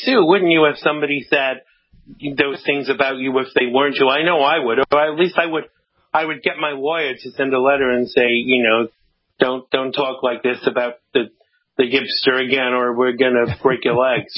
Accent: Long Island, New York, United States; That's gotta be funny. I'm from Long Island.

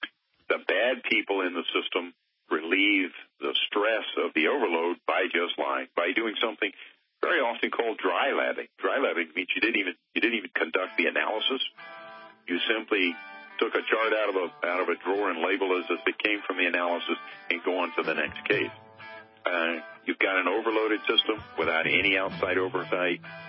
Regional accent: North Carolina, United States; I'm not sure about that because I'm from North Carolina

